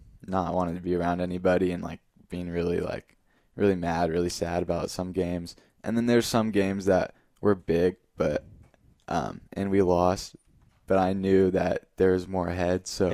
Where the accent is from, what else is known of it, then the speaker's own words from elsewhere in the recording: Fresno, California, United States; And then Fresno State, the hometown team, just being born and raised in the Valley, going to Fresno State games with my grandpa and my family is a really great experience.